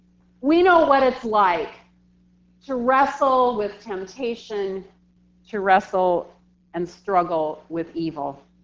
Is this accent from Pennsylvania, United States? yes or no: no; South Dakota, United States; I'm from South Dakota, and when I hear the word driven, or driver, I think less about chauffeurs and limousines and more about cowboys and cattle prods.